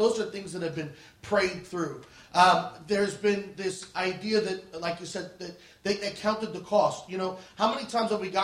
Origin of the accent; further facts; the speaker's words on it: Queens, New York, United States; And I'm from Queens.